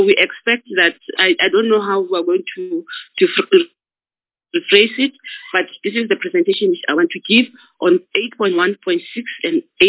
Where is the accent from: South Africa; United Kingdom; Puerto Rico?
South Africa; all the situations we've in as South African community. And we recently, Chair, we have experienced we're experiencing it right now in our country.